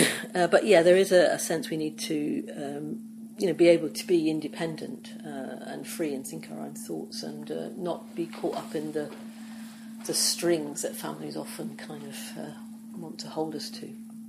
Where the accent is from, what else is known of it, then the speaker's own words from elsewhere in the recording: England, United Kingdom; I'm English, I'm white, I'm working class, I'm a woman.